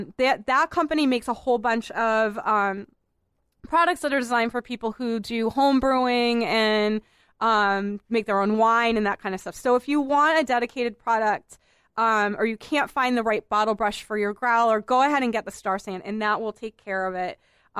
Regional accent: Boston, Massachusetts, United States; born or raised there

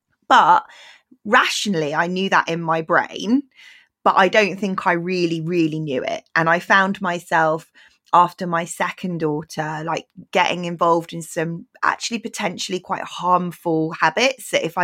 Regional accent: Bristol, South West England, United Kingdom; So I grew up in a fairly progressive city. I grew up in Bristol.

